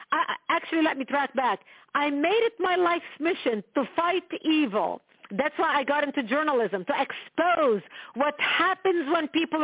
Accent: Lebanon; I was born and raised in Lebanon, which used to be the only majority Christian country in the Middle East.

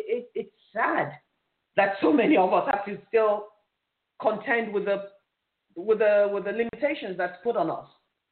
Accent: Nigeria; now in United States; it takes a lot each day to walk around in my skin as a Nigerian or as an African woman, knowing fully well that the possibility of getting in trouble if I ever step foot in my home is there. And I live in America.

